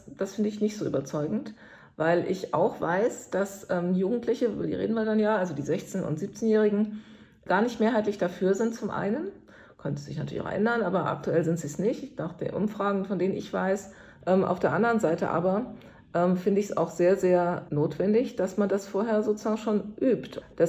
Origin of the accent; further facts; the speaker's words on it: Frankfurt, Hesse, Germany; In meiner Stadt Frankfurt, wo ich herkomme